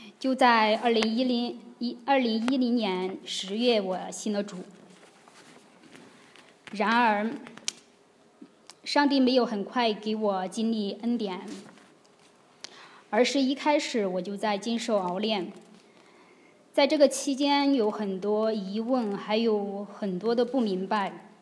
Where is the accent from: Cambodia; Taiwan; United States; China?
China; 在中国我们也有自己的亲朋好友，有自己的工作，到了这里我们什么也没有